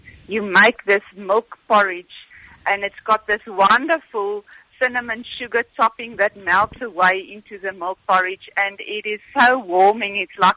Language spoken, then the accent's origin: English; South Africa; we are South African.